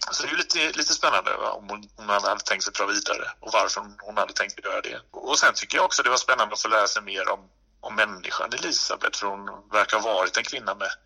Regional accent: Gothenburg, Västra Götaland County, Sweden; born there; som göteborgare. Jag är ju född i Göteborg

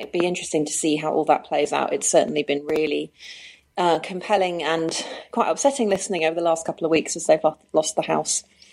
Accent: United Kingdom; moved away as an adult; now in Perth, Australia; I'm a Brit living in Perth, Australia for the last nearly 8 years.

